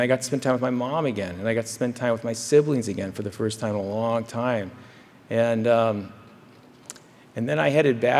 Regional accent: Midwest, United States; And I think growing up in the Midwest, I think the idea of being an actor was about the most ludicrous thing you could possibly tell somebody.

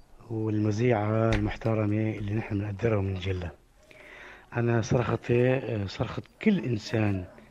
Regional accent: South Governorate, Lebanon; أنا ابن الجنوب، أوعوا تفكروا انه ابن الجنوب

